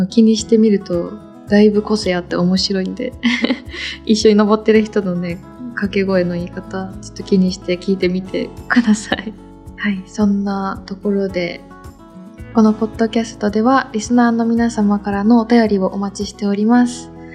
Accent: Aichi, Japan; 私愛知県出身で、

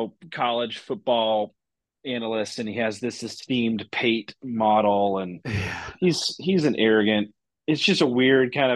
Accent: Seattle, Washington, United States; We're rooting for our city. I grew up in the Seattle area

